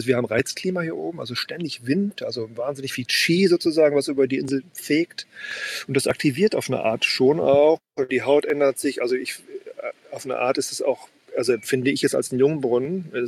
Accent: Worpswede, Lower Saxony, Germany; oder in Worpswede, in meiner Heimat, Worpswede-Suppen

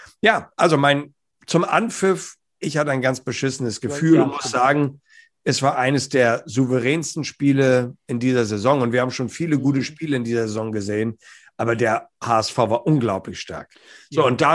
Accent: Hamburg, Germany; als Hamburger

